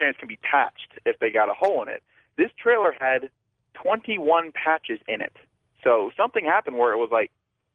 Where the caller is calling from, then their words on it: West Palm Beach, Florida, United States; I'm calling from West Palm Beach, Florida.